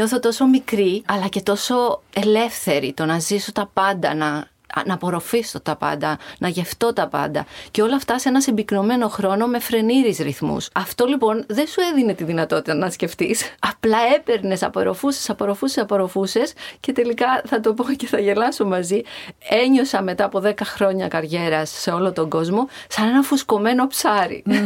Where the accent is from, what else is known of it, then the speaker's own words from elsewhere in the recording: Cyprus; από το χωριό μου ταξιδεύω και πάω στο Las Vegas για να αντιπροσωπεύσω την Κύπρο